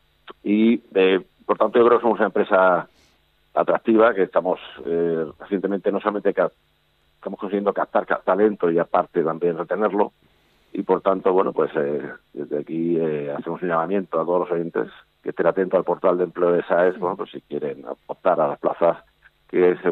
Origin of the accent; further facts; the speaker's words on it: Cartagena, Region of Murcia, Spain; especialmente como cartagenero y como persona de la región y como persona española